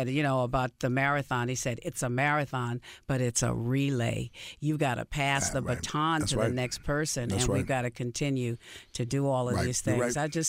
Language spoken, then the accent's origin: English; New York, United States; You know, I'm from New York. I'm a Knicks fan.